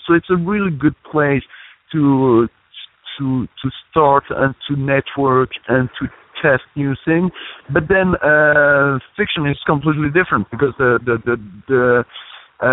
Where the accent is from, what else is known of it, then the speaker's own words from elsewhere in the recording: Switzerland; I'm from Switzerland.